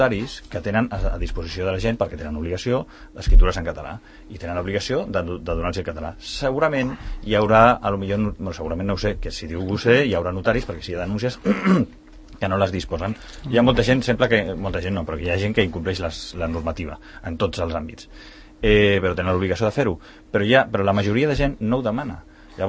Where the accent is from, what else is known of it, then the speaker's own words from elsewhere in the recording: Catalonia, Spain; perquè sóc català. He estudiat a Catalunya, he nascut aquí, la meva família porta aquí pues, uns quants segles.